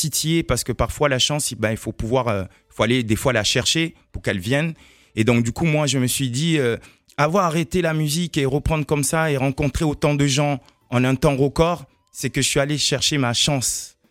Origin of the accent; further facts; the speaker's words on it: Marseille, Provence-Alpes-Côte d'Azur, France; also born or lived in Montrouge; Je suis né à Montrouge et puis j'ai un peu bifurqué à Marseille par rapport à mes parents.